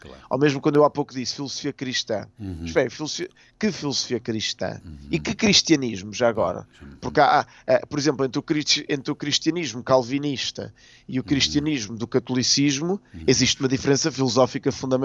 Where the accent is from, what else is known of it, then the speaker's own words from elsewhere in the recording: Portugal; Eu digo que sou português, mas ao mesmo tempo tenho uma ligação de coração à capital da Argentina.